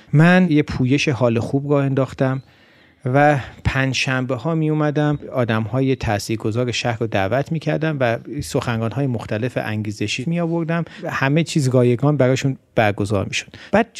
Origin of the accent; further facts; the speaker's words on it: Iran; ما ایرانی هستیم، با هر اعتقادی ما ایرانی هستیم